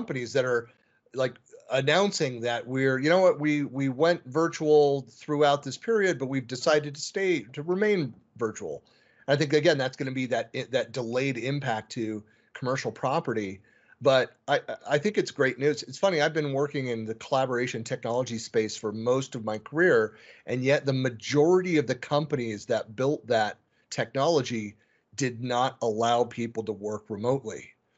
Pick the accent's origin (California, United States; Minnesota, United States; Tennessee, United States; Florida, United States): California, United States; also born or lived in Washington; now in Utah, United States; Like I was born in California, lived for 12 years up in the Seattle area, and then came to Utah.